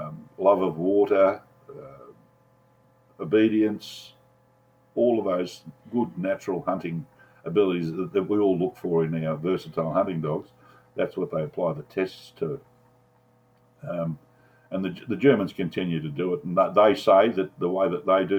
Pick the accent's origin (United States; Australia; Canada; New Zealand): Australia; I'm a full-blooded Serb, even though I was raised in Australia. My family background is Serbian